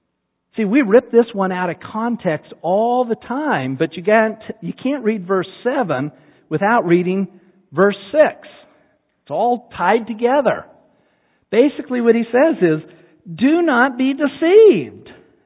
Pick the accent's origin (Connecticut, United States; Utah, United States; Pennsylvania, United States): Utah, United States; You know, I grew up in Utah. And if you know anything about Utah, you know that Salt Lake is the headquarters of the Mormon Church.